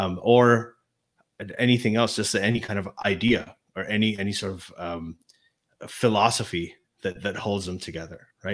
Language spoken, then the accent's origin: English; Pakistan; I was born in Pakistan. I grew up there.